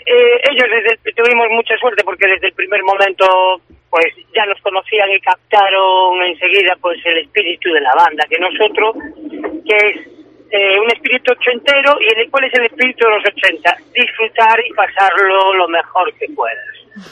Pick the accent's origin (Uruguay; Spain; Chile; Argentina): Spain; Ferrol, Galicia; allá donde vamos presumimos de ser ferrolanos, no decimos venimos de Galicia, nada, venimos de Ferrol